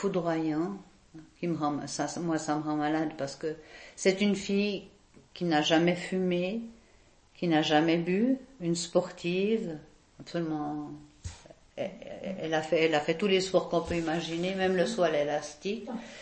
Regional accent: Boudry, Neuchâtel, Switzerland; Mais en fait, je suis née à Boudry et puis mes parents sont venus habiter avec leur bébé.

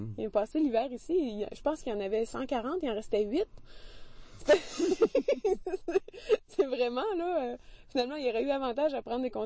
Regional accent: Victoriaville, Quebec, Canada; now in Quebec City, Canada; Moi, j'ai fait mon primaire, mon secondaire. J'ai passé toute mon enfance à Victoriaville. Puis je suis arrivée à Québec pour l'université.

